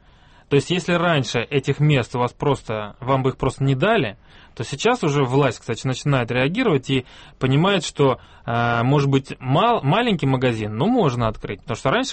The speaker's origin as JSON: {"language": "Russian", "country": "Uzbekistan", "tie": "born or raised there", "moved": "yes", "lives_now": "Russia", "said": "Я тогда просто переехал в Россию. У меня был выбор. Я родился в Узбекистане, вырос в Узбекистане."}